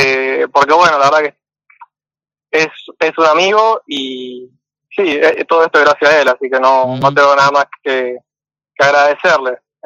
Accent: Rosario, Santa Fe, Argentina; Son de donde soy yo, de Rosario.

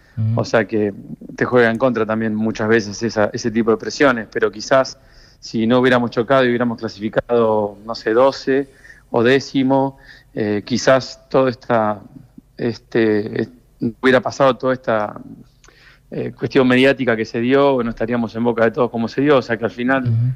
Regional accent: Argentina; Como argentino me interesa, siempre está la posibilidad de que suba un argentino al auto si se da la carrera

